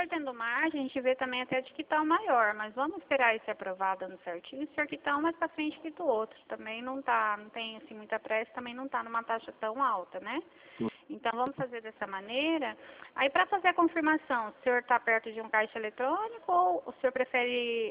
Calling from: Presidente Prudente, São Paulo, Brazil; Eu falo de Presidente Prudente, São Paulo

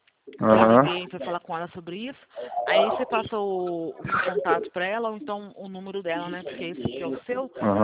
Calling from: Itu, São Paulo, Brazil; Eu falo de Itu, cidade interior de São Paulo.

